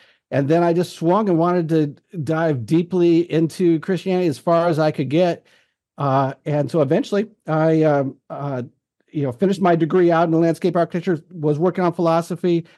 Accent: Idaho, United States; I grew up in Idaho, grew up in a mainline church and really just, was an American

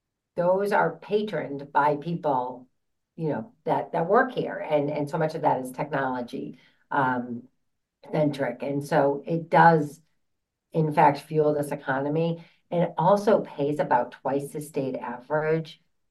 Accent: Boston, Massachusetts, United States; accent: Boston; if I'm a little tired, my Boston accent comes out very, very strong.

